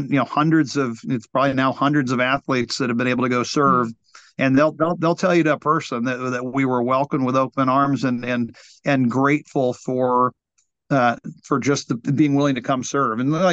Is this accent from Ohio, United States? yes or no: yes; Ohio, United States; I'm from Ohio, so we have some hills